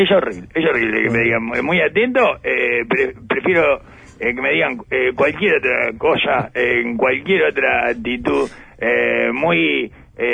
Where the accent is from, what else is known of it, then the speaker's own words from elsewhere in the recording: Uruguay; Como trabajadores uruguayos.